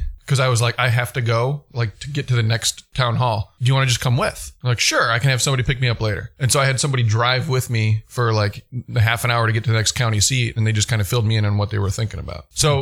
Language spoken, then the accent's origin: English; Decorah, Iowa, United States; Because I grew up in Decorah. It's about as far away from Des Moines as you can get in Iowa.